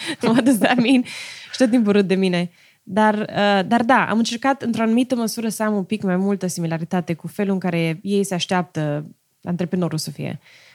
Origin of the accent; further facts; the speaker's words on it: Romania; eu, crescând în România, n-am nici mai vagă idee de baseball